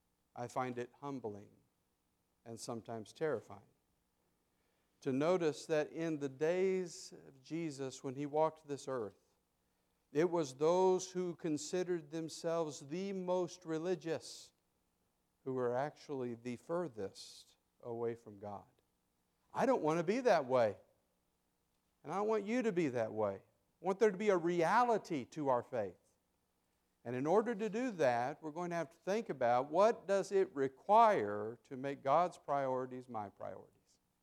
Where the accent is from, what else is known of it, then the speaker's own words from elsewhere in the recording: Las Cruces, New Mexico, United States; because I was raised in New Mexico, southern New Mexico. If you don't hold that against me, I was raised in Las Cruces.